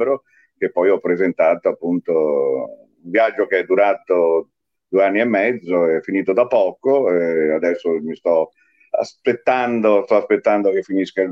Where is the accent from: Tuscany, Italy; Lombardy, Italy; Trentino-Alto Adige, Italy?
Trentino-Alto Adige, Italy; born there; prima di tutto sono nato in Trentino, quindi sono innanzitutto un montanaro, tra virgolette.